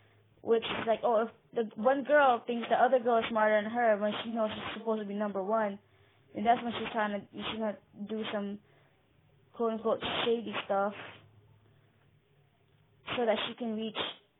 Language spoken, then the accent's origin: English; Philippines; I think that I see it more because with my culture, because I'm Filipino